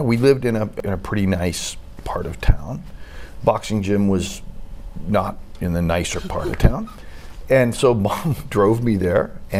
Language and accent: English; Lincoln, Nebraska, United States; So Lincoln, Nebraska is a city. So it was not a rural area. We were on the outskirts of the city.